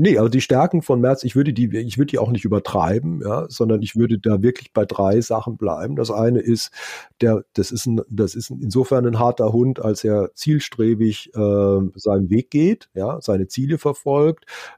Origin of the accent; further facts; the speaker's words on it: Wiesloch, Baden-Württemberg, Germany; ich komme ja quasi aus dem Land, wobei das ist jetzt, also der Ort, wo ich aufgewachsen bin, Wiesloch, hat 20.000 Einwohner, ja, ist jetzt auch nicht so ganz klein, aber schon Land.